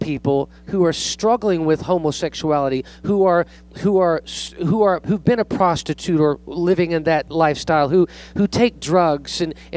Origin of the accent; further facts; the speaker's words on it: San Jose, California, United States; but I grew up in California. If you look at my yearbook, I'm a minority.